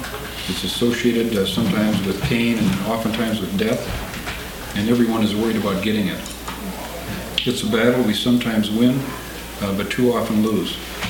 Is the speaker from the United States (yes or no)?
yes; Duluth, Minnesota, United States; I'm from Duluth, Minnesota.